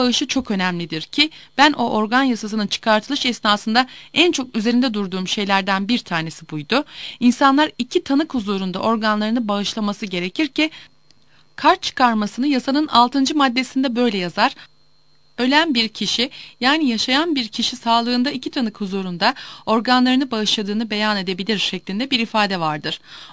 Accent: Pazar, Rize, Turkey; Bir de tabii ben Rizeliyim, pazarlıyım ya, hamsiyi çok iyi bilirim. Çünkü benim çocukluk dönemlerimde Karadeniz'in en önemli gıda maddesi hamsiydi.

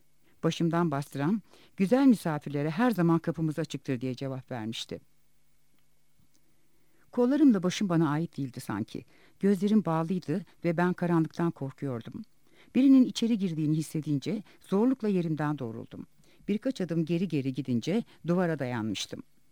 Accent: Istanbul, Turkey; also born or lived in Elazığ; Elazığ doğumluyum ama İstanbul'da büyüdüm sayılır. Çok uzun yıllardır bu kentte yaşıyoruz.

